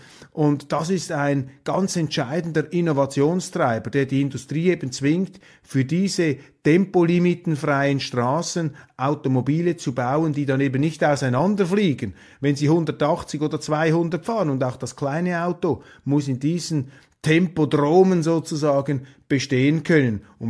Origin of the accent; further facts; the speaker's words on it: Switzerland; als Schweizer schüttelt man sowieso nur den Kopf, wenn man diese Brandmauern sieht